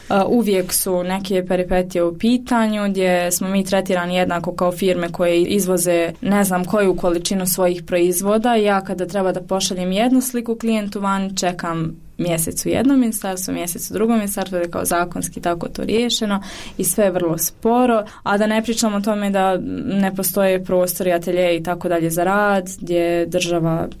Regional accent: Sarajevo, Federation of Bosnia and Herzegovina, Bosnia & Herzegovina; ja sam ipak iz Sarajeva

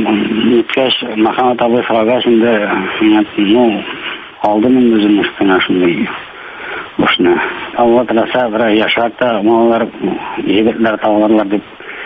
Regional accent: Samara Oblast, Russia; Мин үзем Самара ягыннан. Самара ягыннан. Ну, мәктәпне бетергәч, мин Мәскәүгә укырга килгәнмен. Укуымны бетергәч, монда калдырдылар да, монда калдым

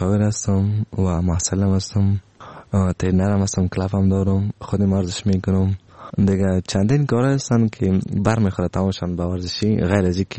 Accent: Afghanistan; ما افغان هستم

